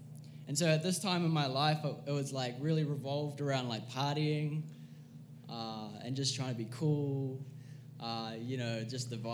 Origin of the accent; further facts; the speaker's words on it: Auckland, New Zealand; also born or lived in Utah, United States; I was born in Utah, USA, so I am American, but I grew up in the eastern suburbs of Auckland.